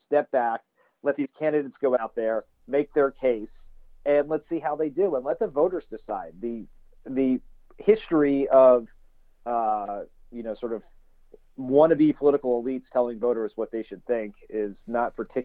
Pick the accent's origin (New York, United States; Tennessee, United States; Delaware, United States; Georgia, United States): Delaware, United States; I'm from Delaware, he's been my senator, vice president almost my entire life.